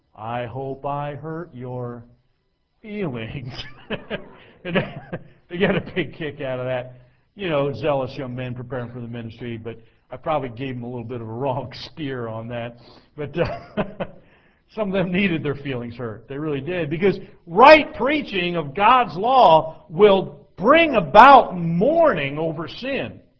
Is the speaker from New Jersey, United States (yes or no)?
yes; New Jersey, United States; I know I sound sarcastic. I'm from New Jersey. I can't help it. Everything I say sounds sarcastic.